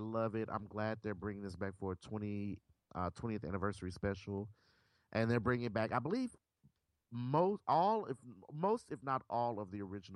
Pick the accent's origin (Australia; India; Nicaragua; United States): United States; Memphis, Tennessee; I said, I'm not surprised. I'm from Memphis. I'm not surprised one bit.